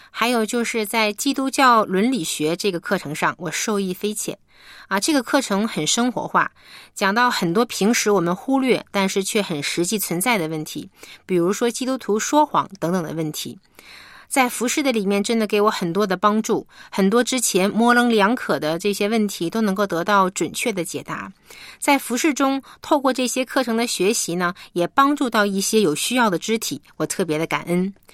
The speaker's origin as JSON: {"language": "Chinese", "region": "Heilongjiang", "country": "China", "said": "我是黑龙江的"}